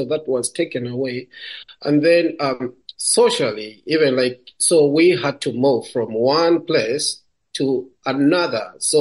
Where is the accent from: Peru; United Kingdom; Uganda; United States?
Uganda; I am from Uganda, I'm born and raised in Uganda. And I grew up in a family of 8 children, 4 boys, 4 girls.